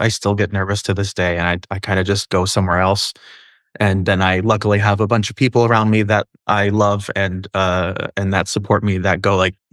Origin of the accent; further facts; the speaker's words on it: Studio City, California, United States; also born or lived in Santa Monica; I was born in Santa Monica because that's where St. John's, the hospital is. But I was raised in Studio City, just a straight valley kid.